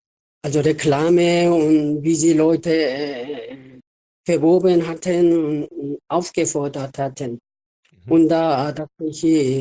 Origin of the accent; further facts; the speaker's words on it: Daejeon, South Korea; German is a second language; now in Germany; Ich bin in Daejeon City, also auch groß geworden, aber meine Urgroßeltern haben in충청남도,홍성군, 갈산면, 갯마을.